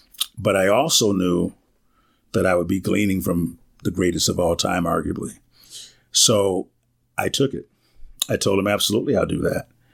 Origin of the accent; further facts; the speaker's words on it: Wisconsin, United States; And I told him I was from Wisconsin and blah, blah, blah.